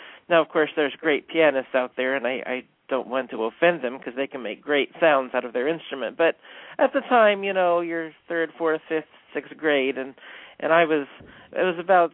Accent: Richardson, Texas, United States; Well, I'm from the Dallas area. I'm from Richardson, actually.

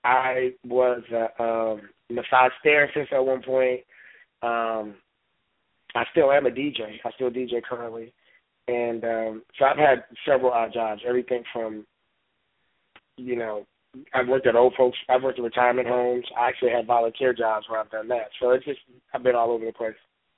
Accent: Seattle, Washington, United States; also born or lived in Los Angeles, United States; now in Atlanta, United States; I grew up, I was born in Los Angeles, California, and raised in Seattle. My mother, by the time I was like 6 or 7, we moved to Seattle, Washington, and so that's where I grew up on the West Coast in Seattle

